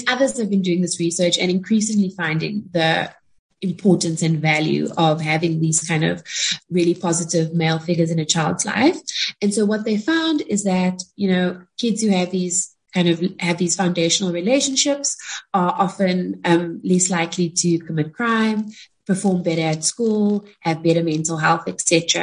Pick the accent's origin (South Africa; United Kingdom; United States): South Africa; Cape Town, Western Cape; now in Pretoria, South Africa; I'm from Cape Town, but I'm in Pretoria right now